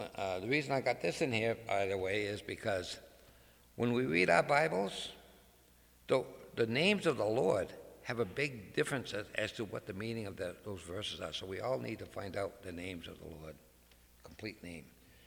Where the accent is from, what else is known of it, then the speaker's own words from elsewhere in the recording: Massachusetts, United States; accent: Massachusetts; everybody's heard me talk long enough that they should be able to understand my Massachusetts accent, okay?